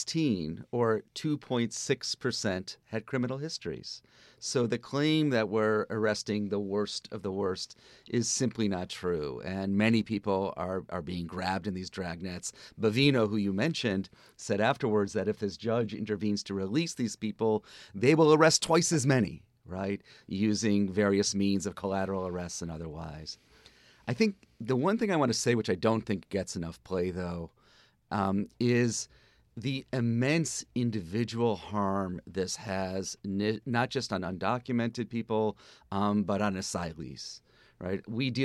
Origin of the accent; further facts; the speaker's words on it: Chicago, Illinois, United States; Yeah, I mean, I'll start in my hometown of Chicago